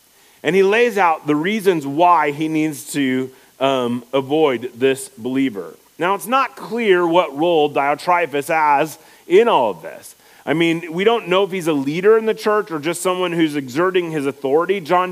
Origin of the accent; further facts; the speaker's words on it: Iowa, United States; And we grew up in Iowa, so that helps too.